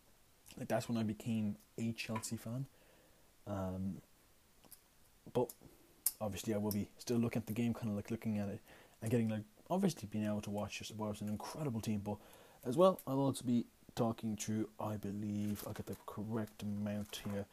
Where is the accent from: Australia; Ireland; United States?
Ireland; As, of course, I am Irish, Declan Rice did sort of flip-flap and join the English national team after playing for Ireland several times.